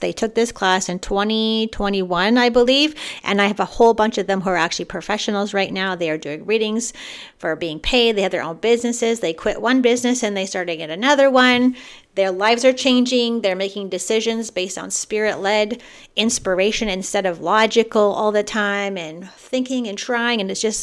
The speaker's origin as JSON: {"language": "English", "country": "Canada", "said": "so that was surprising to me because I'm from Canada"}